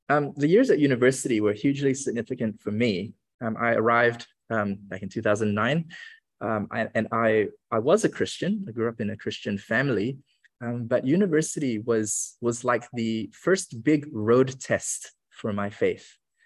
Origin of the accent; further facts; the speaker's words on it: Kuala Lumpur, Federal Territory of Kuala Lumpur, Malaysia; also born or lived in Hamilton, New Zealand; I was born in Hamilton, but I was raised in Malaysia, specifically Kuala Lumpur, near the capital city. And so I kind of have a foot in both worlds. But ethnically, I am Malaysian Chinese